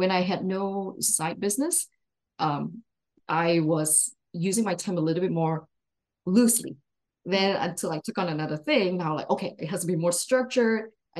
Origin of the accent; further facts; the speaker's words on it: Malaysia; now in United States; And then I come from Malaysia.